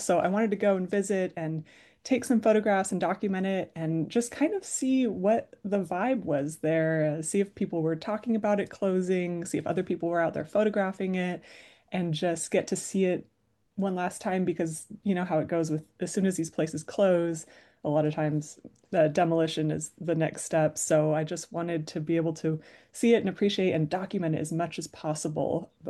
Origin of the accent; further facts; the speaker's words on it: Las Vegas, Nevada, United States; You know, growing up in Las Vegas, I was really surprised by how nostalgic I felt for all of these old signs and casinos that were gone